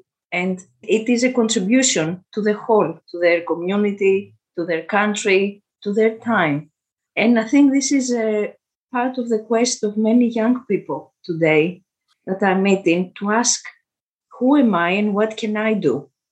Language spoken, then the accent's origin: English; Greece; English is a second language; from Greece. I've been an educator for 40 years.